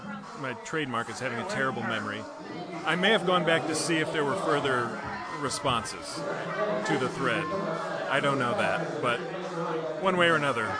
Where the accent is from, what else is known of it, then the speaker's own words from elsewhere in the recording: Clyde, Ohio, United States; I'm from Ohio, originally.